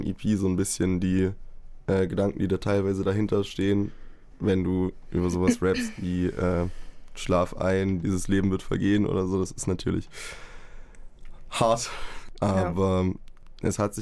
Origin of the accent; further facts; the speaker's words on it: Leipzig, Saxony, Germany; born there; muss ich doch als gebürtiger Leipziger natürlich ein bisschen nachstochern.